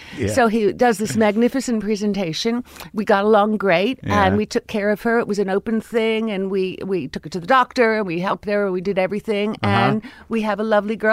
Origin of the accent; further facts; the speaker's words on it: Miami, Florida, United States; Well, I grew up in Miami, Florida.